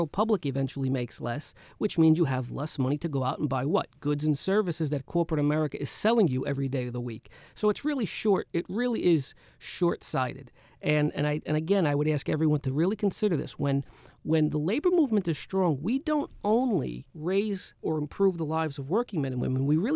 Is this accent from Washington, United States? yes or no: no; Bronx, New York, United States; I grew up in the Bronx in the 70s and 80s. My father was a Local 3 member, an electrician. My mother was a paraprofessional at PS 45 in the Bronx.